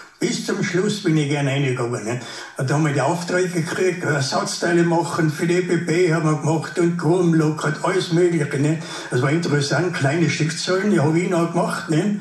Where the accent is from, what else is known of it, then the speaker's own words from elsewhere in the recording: Carinthia, Austria; now in Buch in Tirol, Austria; Ja, ich bin ein gebürtiger Kärntner. 1941 bin ich in Kärnten geboren.